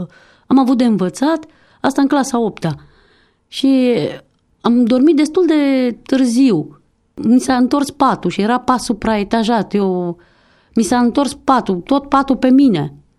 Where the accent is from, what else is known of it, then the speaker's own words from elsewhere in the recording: Gura Humorului, Suceava County, Romania; born there; Până la 6 ani am stat în Gura Humorului, județul Suceava, după care am fost plasată la o casă de copii din București.